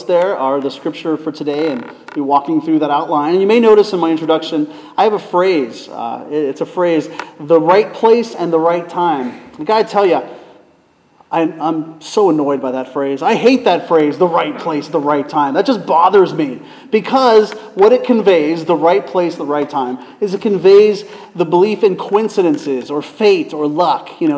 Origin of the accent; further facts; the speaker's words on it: Pennsylvania, United States; I was back in my hometown, June of 2009, back in Pennsylvania.